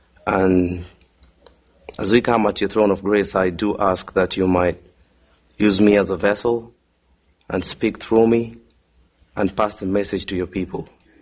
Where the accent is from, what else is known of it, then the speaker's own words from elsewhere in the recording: Kenya; I know Kenyans are famous for running, and being a Kenyan myself, there's no way a Kenyan or a footman can be compared to a running horse, right?